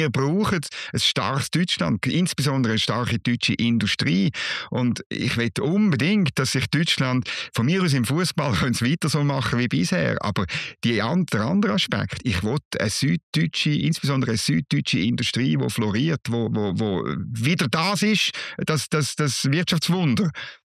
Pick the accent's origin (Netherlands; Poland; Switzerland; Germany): Switzerland; was man jetzt als Schweizer noch muss sagen